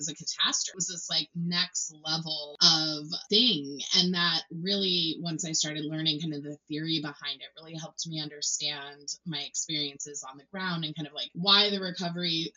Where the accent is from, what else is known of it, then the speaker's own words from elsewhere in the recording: Maine, United States; I grew up in Maine. And the worst disaster we really had when I was growing up was like the ice storm of 1997.